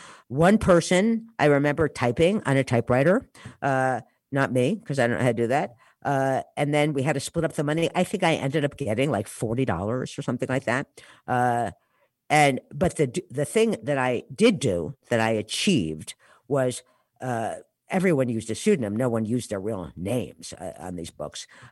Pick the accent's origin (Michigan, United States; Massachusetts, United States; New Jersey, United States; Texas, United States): New Jersey, United States; I knew how to drive because I was from New Jersey.